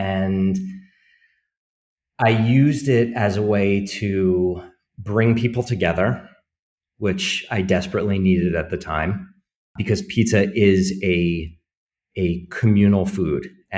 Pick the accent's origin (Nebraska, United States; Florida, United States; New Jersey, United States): New Jersey, United States; So growing up in New Jersey, the pizza of my childhood is not wood-fired or Neapolitan in origin.